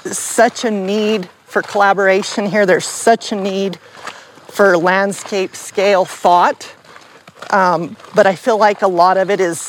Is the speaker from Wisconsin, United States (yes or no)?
no; Tres Piedras, New Mexico, United States; I was born in Tres Piedras.